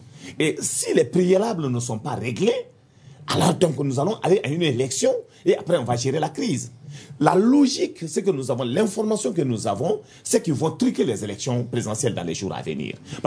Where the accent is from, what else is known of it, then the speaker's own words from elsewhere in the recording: Mopti, Mali; comme au nord du Mali, comme au centre chez nous, à Banka, c'est Banyagara